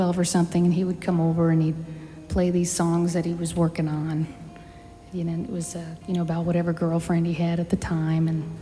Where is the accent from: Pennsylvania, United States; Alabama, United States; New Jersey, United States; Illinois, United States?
Illinois, United States; Champaign; where I grew up in Champaign. And I was in middle school. I was about, I don't know, 12 or something